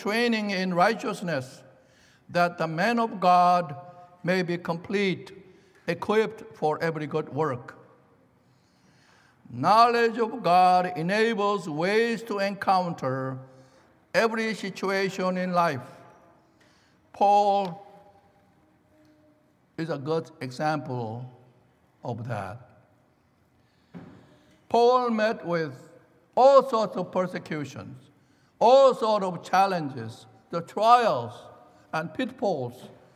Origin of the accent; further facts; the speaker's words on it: South Korea; I recall, as I grew up in South Korea